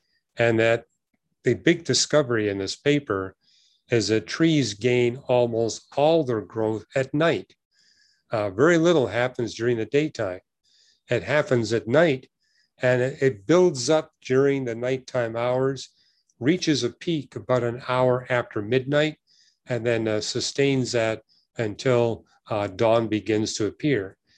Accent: British Columbia, Canada; growing up in British Columbia, I learned this when I was in grade two, because after all, forestry at that time was the number one industry of British Columbia.

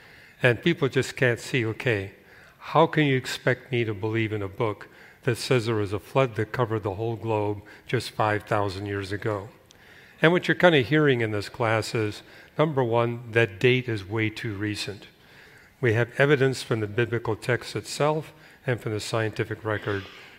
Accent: Canada; Now, I was growing up in Canada when plate tectonics as a science didn't even exist.

